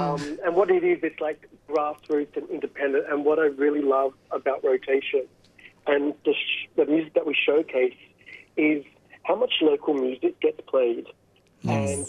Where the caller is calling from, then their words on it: New South Wales, Australia; I am calling in from Gadigal land